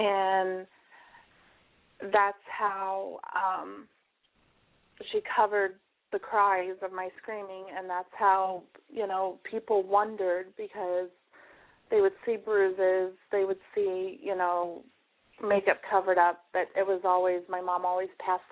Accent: Kingman, Arizona, United States; Well, I grew up in Kingman. My dad was not in the picture. I am half Native American. My tribe is located in Oklahoma. I'm half Cheyenne and Arapaho.

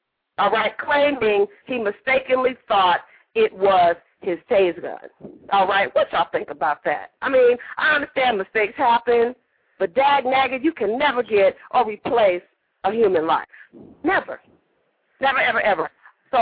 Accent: Las Vegas, Nevada, United States; So I'm from Las Vegas, 6-4. That's where I'm holding it down from right now.

